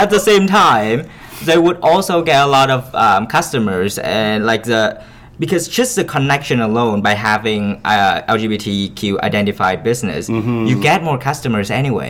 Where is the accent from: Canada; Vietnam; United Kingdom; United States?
Vietnam; English is a second language; I grew up in Vietnam. So, like, having, a feminist supermarket is a big thing.